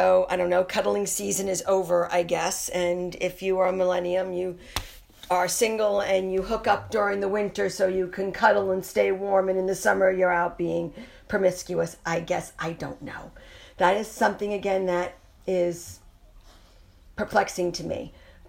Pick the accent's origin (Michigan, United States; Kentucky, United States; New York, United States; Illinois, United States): New York, United States; However, I am from the Lower East Side, and I am the daughter of, you know, what would be called a mob guy